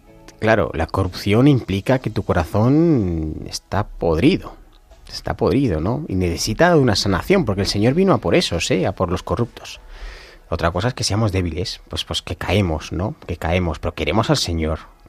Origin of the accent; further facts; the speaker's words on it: Madrid, Community of Madrid, Spain; nosotros somos madrileños, pero a veces viajamos a países en zonas pues de cierta pobreza